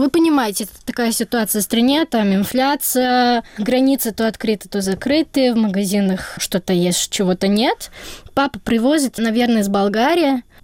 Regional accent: Southern Serbia, Serbia; как мы с мамой и папой в моем родном городе на юге Сербии гуляли по городу

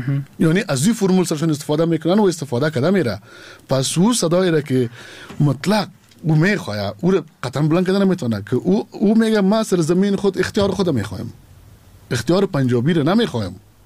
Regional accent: Afghanistan; من تابع افغانستان هستم، میرم یک روز تابعیت امریکا رو میگیرم، اما بازم من افغان هستم یا نیستم؟

